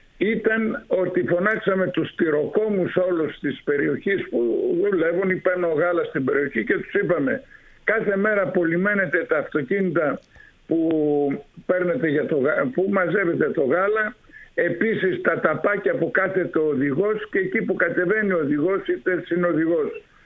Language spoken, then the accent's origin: Greek; Metsovo, Epirus, Greece; ο ίδιος είμαι από το Μέτσοβο και έχω σχέση με την κτηνοτροφία.